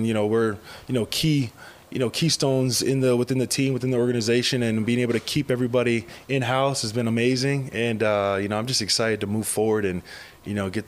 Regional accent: Hawaii, United States; we're both from the West Coast, and I'm from Hawaii

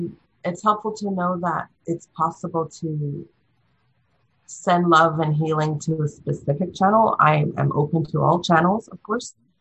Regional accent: Canada; as a Black woman. Uh-huh. And it's very hard to live in a body like this in these times. I'm Canadian

